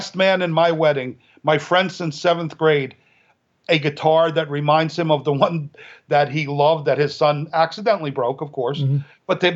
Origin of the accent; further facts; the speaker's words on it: Greenwood Lake, New York, United States; now in Warwick, United States; And we're from Greenwood. We live in Warwick, but we're from Greenwood Lake, New York. It's a beautiful resort town.